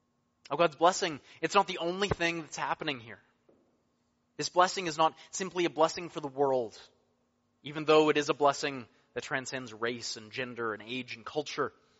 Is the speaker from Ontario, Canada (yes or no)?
no; British Columbia, Canada; we're Canadian, we're British Columbians, we're Canadian Reformed